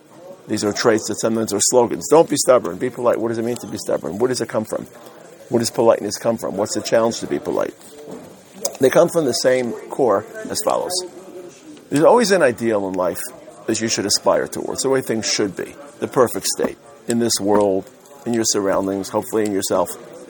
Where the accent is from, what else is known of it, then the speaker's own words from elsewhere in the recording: Brooklyn, New York, United States; I come from Brooklyn.